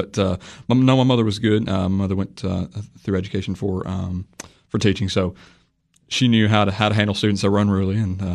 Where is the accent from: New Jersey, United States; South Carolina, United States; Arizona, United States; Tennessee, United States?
Tennessee, United States; McMinnville; Pretty much one of six kids out of Warren County, Tennessee, born and raised in Warren County, grew up close to McMinnville, obviously